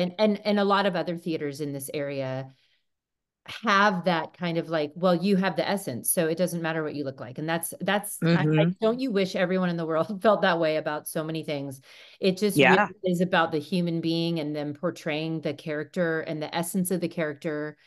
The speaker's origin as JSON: {"language": "English", "region": "California", "country": "United States", "tie": "born or raised there", "lives_now": "Whitefish, United States", "said": "I mean, growing up in the East Bay, it's like you see people from all walks of life, you know"}